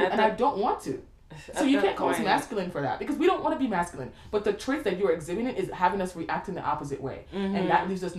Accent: Nigeria; So I, you know, traditionally just being Nigerian, you also have to deal with that shit.

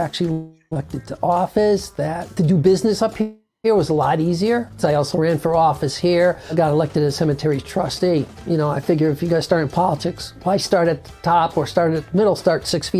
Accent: Southington, Connecticut, United States; born there; My mother and father met in the United States, and I was born in Southington.

